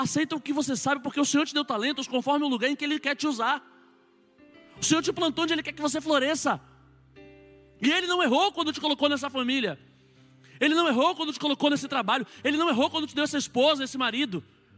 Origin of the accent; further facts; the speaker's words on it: Vista Alegre, Brazil; born there; às vezes eu tenho um sangue de europeu, mas eu nasci em Vista Alegre.